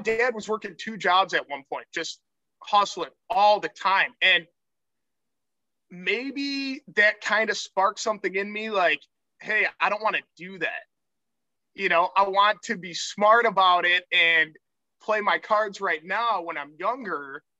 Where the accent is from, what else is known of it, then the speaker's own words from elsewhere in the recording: Clinton Township, Michigan, United States; I grew up in Clinton Township, Michigan.